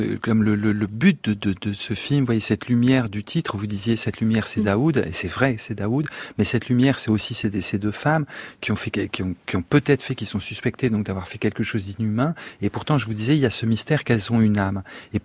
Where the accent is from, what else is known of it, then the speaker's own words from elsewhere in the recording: France; born there; je suis français. Est-ce que je suis français? Je suis pas vraiment français, mais enfin, je suis né ici, quoi. Je suis né ici quand même.